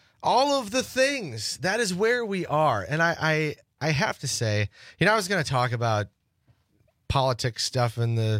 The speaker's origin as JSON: {"language": "English", "town": "Pulaski", "country": "United States", "said": "I'm from Pulaski. And we just had our big polka days. It's a small town community that really has a lot of pride and rallies around that little grocery store."}